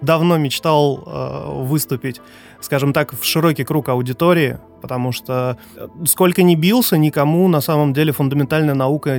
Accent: Chukotka Autonomous Okrug, Russia; я сам родом с Чукотки, ну, можно сказать, с самого детства пошло, то есть я рос в Арктике, я родился в Арктике, я жил среди серых китов, моржей, тюленей, морских зайцев

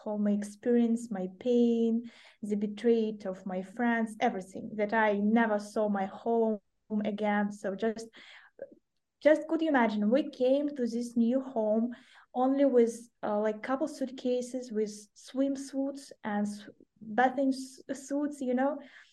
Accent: Donetsk Oblast, Ukraine; I came to my hometown, it's a tiny town in Donetsk region.

